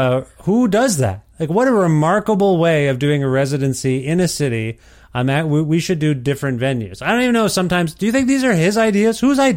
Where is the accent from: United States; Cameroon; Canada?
Canada; Guelph, Ontario; I'm from Ontario originally, and I lived in Guelph, Ontario, which is about 4 hour drive to Detroit, 5 hour drive to Detroit.